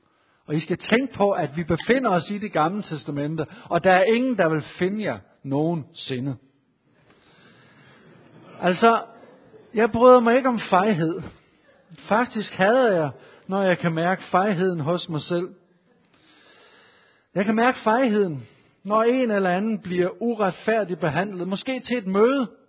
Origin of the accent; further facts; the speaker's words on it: Jutland, Denmark; fordi jeg er jyde, og jeg er sparsommelig